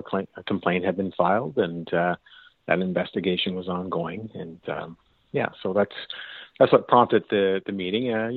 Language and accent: English; Sackville, Canada; I was born and raised in Sackville. I mean, I did live away for several years and moved back, but, I've always found Sackville to be kind of a quiet little community